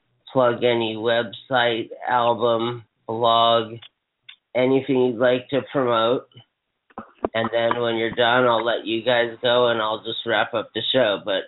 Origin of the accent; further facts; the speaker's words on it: Hawaii, United States; I have friends in Canada that actually say, you're not from America. And I go, I'm from Hawaii.